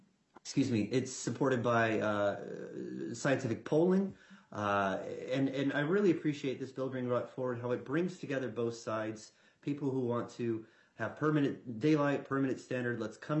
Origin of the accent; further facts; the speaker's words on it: Iowa, United States; I'm also from Iowa, your neighbor to the south, and I want to urge a yes on House File 1944.